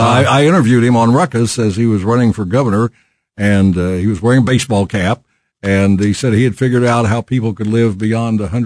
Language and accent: English; St. Joseph, Missouri, United States; born there; I was born in St. Joseph, so I had a chance to kid about that.